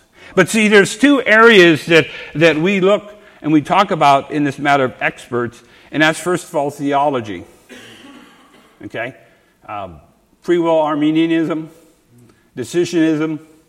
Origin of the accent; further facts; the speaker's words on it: Canada; moved away; I came down from Canada 7 years, and maybe I was culture shocked. You know, in Canada, it's a different ball game totally.